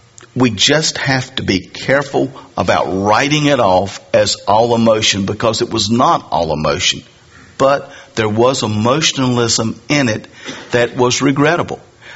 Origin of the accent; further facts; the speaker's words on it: the South, United States; Because the definition or concept of revival that we were raised with in the South was something that you did once or twice a year.